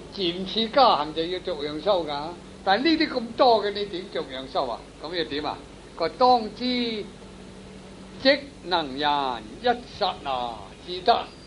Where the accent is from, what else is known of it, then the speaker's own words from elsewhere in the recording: Guangdong, China; 我们广东人叫做龙骨车，龙骨车